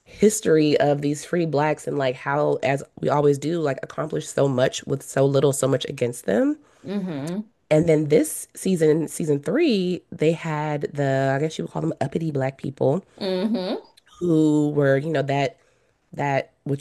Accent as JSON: {"language": "English", "region": "the South", "country": "United States", "tie": "born or raised there", "said": "I think growing up in the South, they drill into our head like that period of time being like antebellum and plantations"}